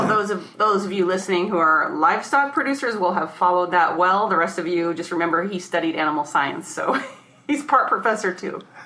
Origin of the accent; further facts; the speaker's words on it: Iowa, United States; Well, I know that the farm where I grew up in Guthrie County that he's talking about is, I guess it's considered an oak savanna